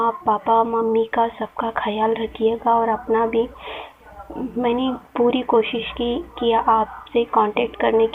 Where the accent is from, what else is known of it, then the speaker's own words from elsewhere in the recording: Bengaluru, Karnataka, India; मैं बेंगलोर की रहने वाली हूँ